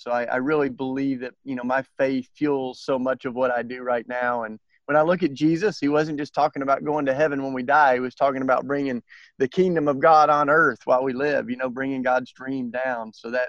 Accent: Tennessee, United States; Yeah, I grew up down in East Tennessee in the foothills of the Smoky Mountains.

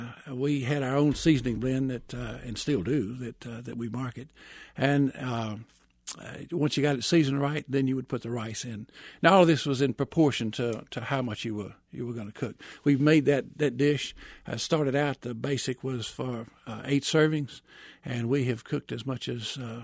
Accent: Louisiana, United States; Well, first of all, I grew up in Louisiana, and Louisiana has some wonderful foods.

